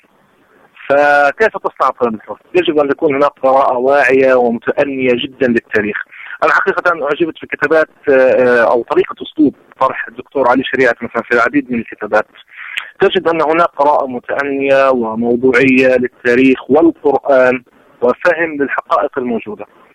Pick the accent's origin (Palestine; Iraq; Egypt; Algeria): Palestine; إحنا كفلسطينيين أو كعرب